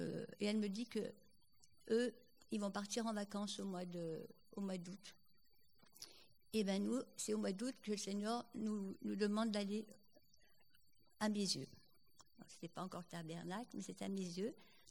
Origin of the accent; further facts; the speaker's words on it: Lyon, Auvergne-Rhône-Alpes, France; Alors nous, on est lyonnais, hein, on connaît mes yeux.